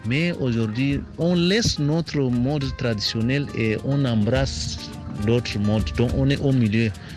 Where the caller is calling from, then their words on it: Maroua, Far North, Cameroon; votre voisin du Cameroun, plus précisément à Maroua. Aujourd'hui, ici chez nous en Afrique, les gens ont tendance à copier les autres.